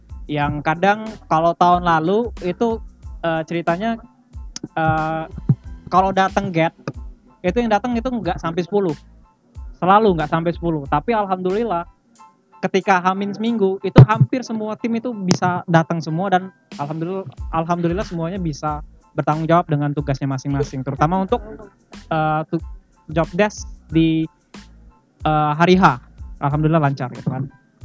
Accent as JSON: {"language": "Indonesian", "town": "Palembang", "region": "South Sumatra", "country": "Indonesia", "said": "Gue sebagai anak Ulu juga seperti itu sih."}